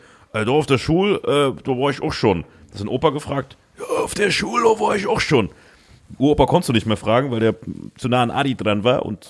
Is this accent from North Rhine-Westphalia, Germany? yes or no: no; Saarland, Germany; ich hatte einmal Mitarbeiter hier von der Stuttgarter Agentur mit im Saarland, weil wir da eine Show hatten. Und wir sind so durch meine Heimat gefahren. Ich habe so stolz alles gezeigt. Guck mal hier, da bin ich aufgewachsen. Da war ich auf der Schule